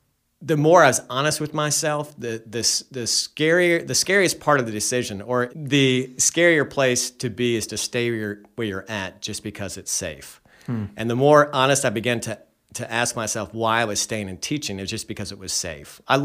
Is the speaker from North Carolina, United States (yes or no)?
yes; Charlotte, North Carolina, United States; Yeah, so I grew up here in Charlotte and went to UNC Chapel Hill, studied education, came back here and taught school, coached tennis, loved it.